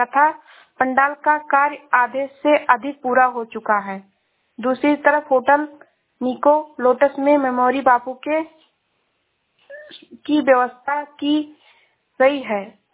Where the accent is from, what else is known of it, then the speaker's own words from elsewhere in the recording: Shravasti, Uttar Pradesh, India; मैं जिला श्रावस्ती से हूँ।